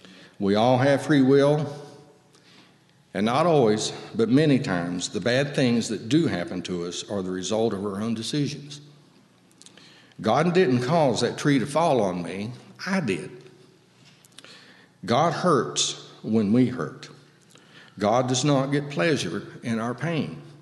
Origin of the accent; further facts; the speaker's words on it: West Virginia, United States; I was raised in Raleigh County.